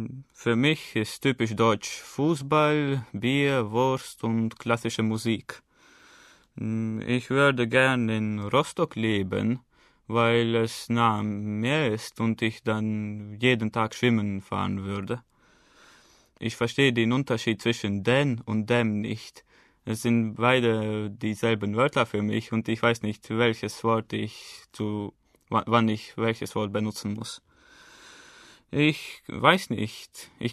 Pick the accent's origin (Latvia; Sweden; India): Latvia; Ich komme aus Lettland. Ich bin im Jahr 1994 geboren. Und ich lerne Deutsch, weil es interessant für mich ist. Und ich es schon seit der Kindheit kann.